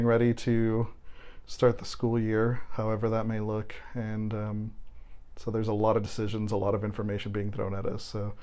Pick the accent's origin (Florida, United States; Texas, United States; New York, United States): Florida, United States; Miami; growing up, I grew up in Miami, which is a pretty, Latino culture. Everywhere you go, signs are in Spanish